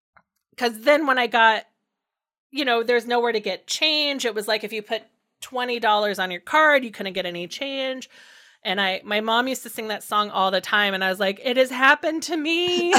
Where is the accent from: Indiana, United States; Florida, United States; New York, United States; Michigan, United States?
Indiana, United States; I grew up in Indiana, and so that summer in San Francisco was my first time like living in a big city